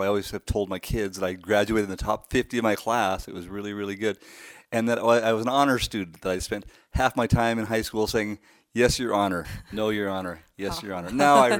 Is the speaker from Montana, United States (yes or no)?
yes; Forsyth, Montana, United States; born or raised there; also born or lived in Edinburgh, Scotland